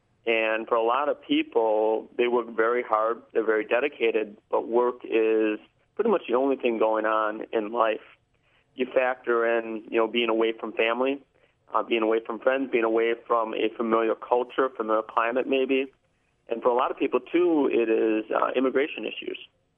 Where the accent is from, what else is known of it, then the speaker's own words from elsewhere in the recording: Stevens Point, Wisconsin, United States; You know, I was born in Wisconsin, born in La Crosse. I went to high school and college in UW-Stevens Point. You know, and, you know, I was born here and raised here